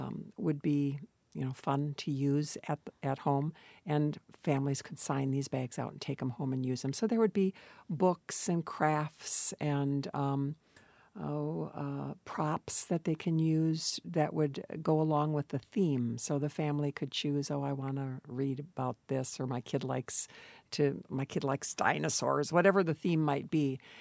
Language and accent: English; Wisconsin, United States; Hey, I'm from Wisconsin. You know, I've got one.